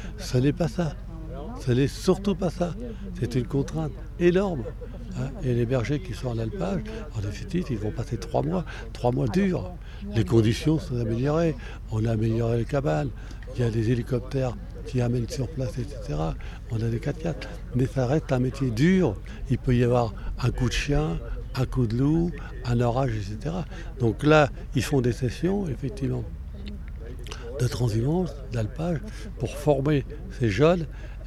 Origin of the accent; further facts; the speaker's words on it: Paris, Île-de-France, France; parce que je suis parisien